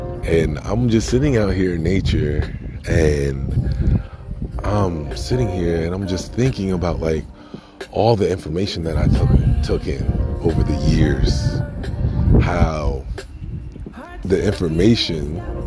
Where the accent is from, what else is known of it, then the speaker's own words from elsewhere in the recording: New York, United States; because it's just amazing, especially as a New Yorker, to be able to slow down